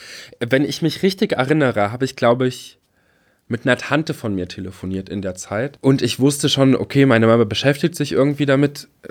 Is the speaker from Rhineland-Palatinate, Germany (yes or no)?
yes; Rhineland-Palatinate, Germany; in der Zeitung Der Trierische Volksfreund, wo ich aufgewachsen bin